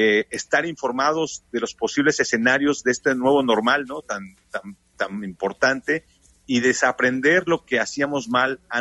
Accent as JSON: {"language": "Spanish", "country": "Mexico", "said": "Con esta actitud que tenemos como mexicanos."}